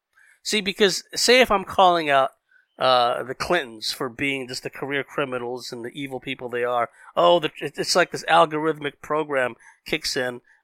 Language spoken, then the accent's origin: English; Philippines; I'm a Filipino